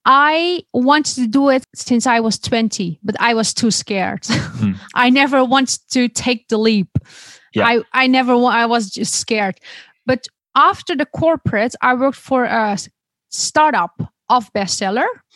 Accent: Netherlands; also born or lived in Denmark; I was living back then in Denmark. Originally, I am from the Netherlands, born and raised here, but my parents are Turkish. So I grew up with two cultures, the Turkish and Dutch.

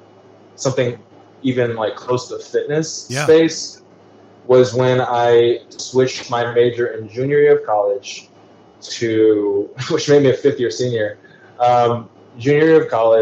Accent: Chicago, Illinois, United States; Living in Chicago as a kid, if someone ripped a hole in time and in space and time

